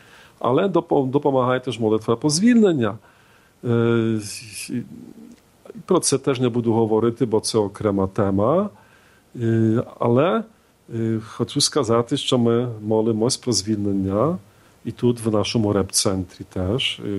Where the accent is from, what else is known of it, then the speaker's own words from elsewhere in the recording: Poland; Ukrainian is a second language; я є поляк і бачу